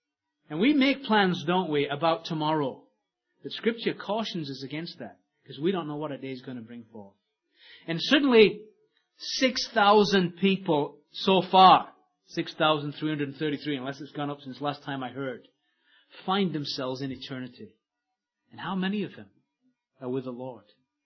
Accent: England, United Kingdom; I'm not even in America. I'm an Englishman.

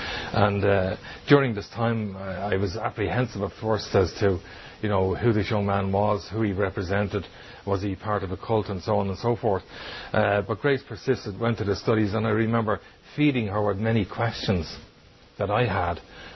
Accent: Dublin, Leinster, Ireland; I'm from Dublin, Ireland. I was born there, raised one of seven children, born and raised as a Roman Catholic.

